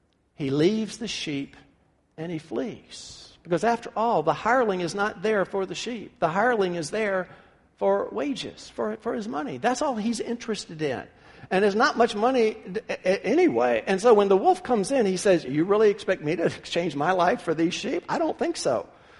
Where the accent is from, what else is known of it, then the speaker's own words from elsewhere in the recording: Memphis, Tennessee, United States; I'd been driving for about a year, growing up in Memphis, Tennessee.